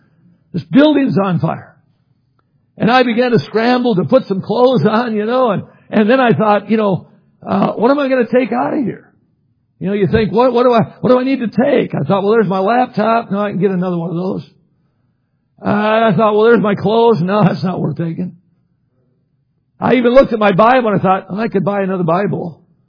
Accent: Midwest, United States; I grew up in the Midwest and I watched as a boy and growing up there some buildings being built.

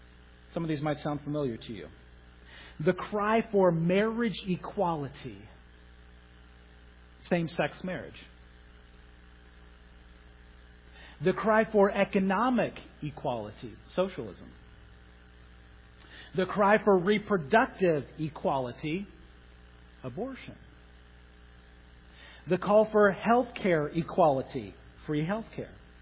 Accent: California, United States; I grew up in California.

